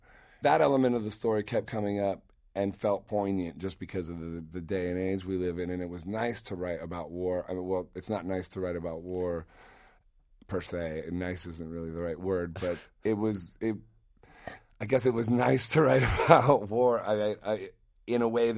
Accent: Akron, Ohio, United States; I never thought Steinway was going to say anything about me in my life when I was growing up in Akron.

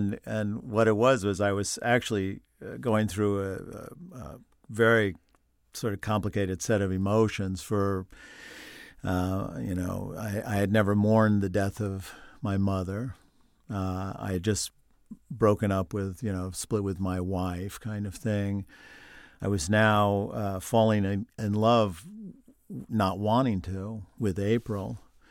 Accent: New York, United States; I grew up on Long Island.

